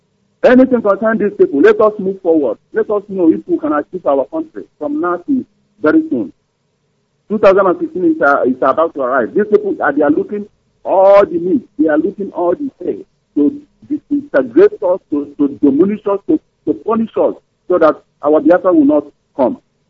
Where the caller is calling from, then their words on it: Germany; I'm calling from Germany.